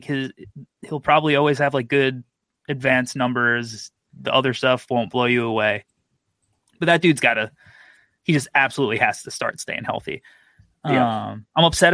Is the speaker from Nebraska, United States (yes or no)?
no; New York, United States; I'm really interested as a New Yorker for the Dallas-Utah series.